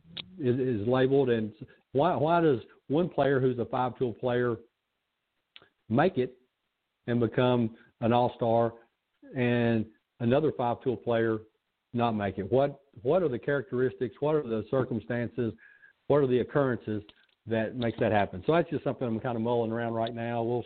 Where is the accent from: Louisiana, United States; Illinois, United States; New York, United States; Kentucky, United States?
Kentucky, United States; and you take a kid that was born and raised in Kentucky, and you try to get those four individuals to communicate.